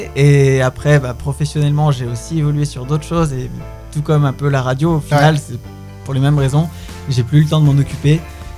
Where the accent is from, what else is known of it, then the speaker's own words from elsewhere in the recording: Grenoble, Auvergne-Rhône-Alpes, France; je suis grenoblois, puisque j'étais déjà grenoblois à l'époque.